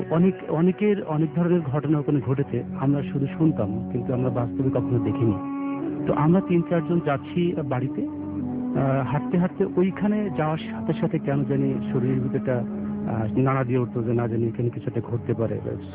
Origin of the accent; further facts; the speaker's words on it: Jessore, Khulna Division, Bangladesh; now in Dhaka, Bangladesh; আমি যশোরে, আমার বাড়ি যশোরে শাসা থানা, আর গ্রামের নাম লক্ষণপুর।